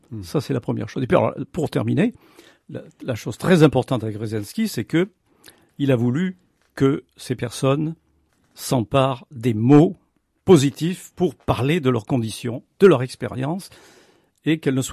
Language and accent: French; France; en France, puisque je suis français, à Nancy très, très précisément